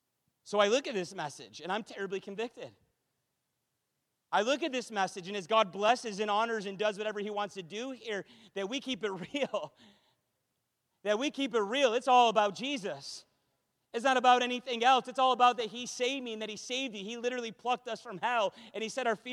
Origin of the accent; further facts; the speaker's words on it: United States; and I'm American. So, of course, being an American means I'm a Christian.